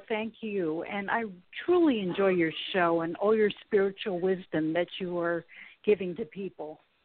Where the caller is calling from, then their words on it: California, United States; from California.